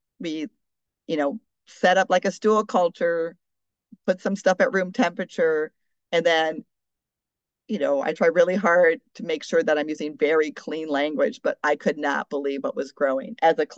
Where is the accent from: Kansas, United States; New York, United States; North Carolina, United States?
Kansas, United States; now in Anchorage, United States; I come from Kansas. You know, we are a rural state where you move your cattle from one field to another